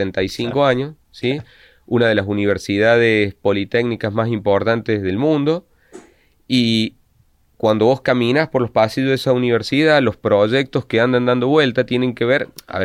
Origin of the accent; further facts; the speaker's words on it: Argentina; digamos yo, que soy el integrante argentino del proyecto de investigación